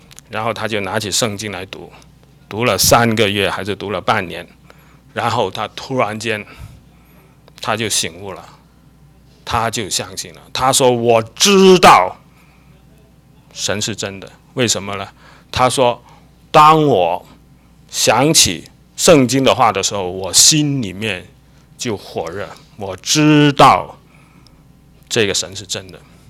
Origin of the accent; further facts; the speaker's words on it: China; 这是我们中国人的想法。